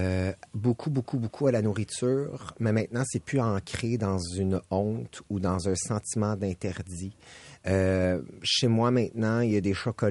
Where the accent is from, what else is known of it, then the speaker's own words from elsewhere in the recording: Saint-Jean-sur-Richelieu, Quebec, Canada; Je viens de Saint-Jean-sur-Richelieu. J'ai 41 ans.